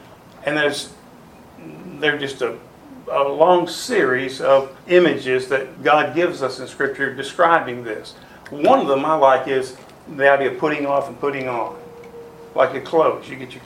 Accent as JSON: {"language": "English", "region": "Alabama", "country": "United States", "said": "I'm from Alabama originally, and … is my ringtone on my phone."}